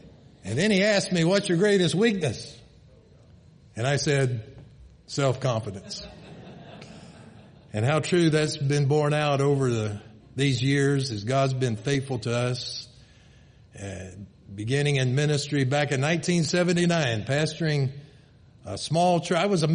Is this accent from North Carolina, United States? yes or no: yes; North Carolina, United States; also born or lived in Canada; I'm a boy from North Carolina.